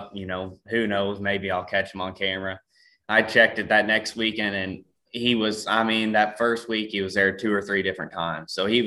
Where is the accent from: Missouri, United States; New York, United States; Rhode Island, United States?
Missouri, United States; Ste. Genevieve; I'm from St. Genevieve, Missouri. I started hunting when I was 7 years old